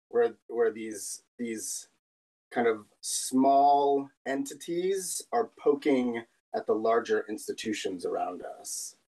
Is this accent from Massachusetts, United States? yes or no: yes; Danvers, Massachusetts, United States; Somehow my hometown of Danvers, Massachusetts gets roped into this show, and it's kind of like a love story to growing up in suburban America in the 1980s.